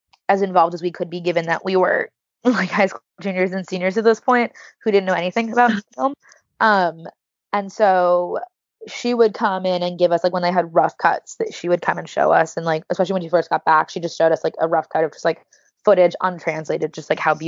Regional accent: Los Angeles, California, United States; growing up in Hollywood and seeing the impact that media can have

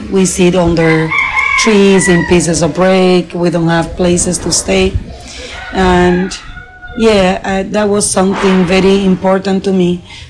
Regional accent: Dominican Republic; English is a second language; I am not from Puerto Plata. I come from the center of the island.

